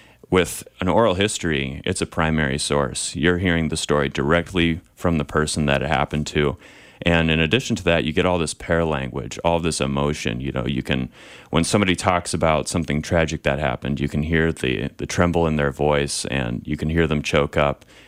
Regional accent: Des Moines, Iowa, United States; I'm originally from Des Moines, Iowa.

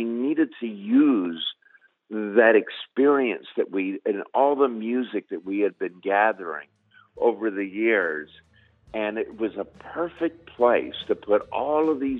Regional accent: Canada; Well, after I broke the barrier of being a Canadian in a Southern rock and roll band

